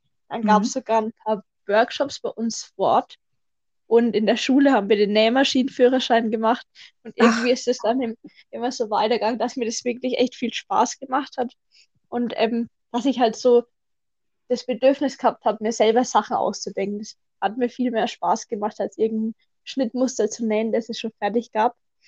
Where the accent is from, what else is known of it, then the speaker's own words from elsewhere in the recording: Altbessingen, Bavaria, Germany; ich komme aus Altbessingen, das liegt in der Nähe von Würzburg.